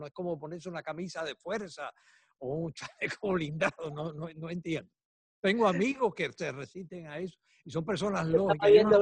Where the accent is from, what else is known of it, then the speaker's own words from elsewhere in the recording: United States; Yo me crié aquí en Estados Unidos